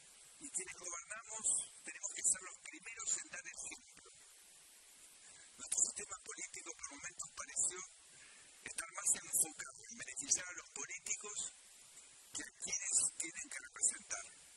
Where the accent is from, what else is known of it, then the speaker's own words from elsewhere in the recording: Argentina; Estos somos los argentinos.